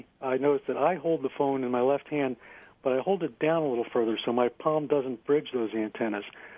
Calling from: Pittsford, New York, United States; I'm calling from Pittsford.

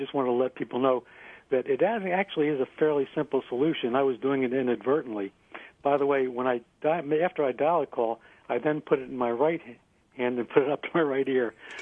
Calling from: Pittsford, New York, United States; I'm calling from Pittsford.

